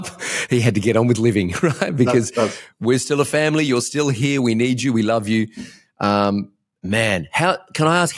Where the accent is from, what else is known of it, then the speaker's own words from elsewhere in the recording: Australia; born there; how lucky am I that I was born in Australia